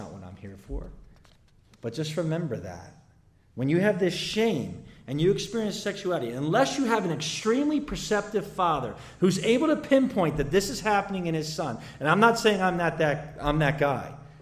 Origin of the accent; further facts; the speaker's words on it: Philadelphia, Pennsylvania, United States; I'm from Philadelphia. So the Philadelphia Eagles won the Super Bowl last year.